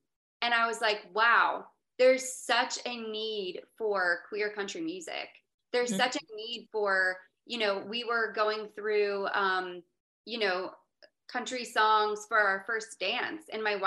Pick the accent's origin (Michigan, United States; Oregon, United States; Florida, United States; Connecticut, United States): Florida, United States; Hillary's from Indiana. I'm from Florida.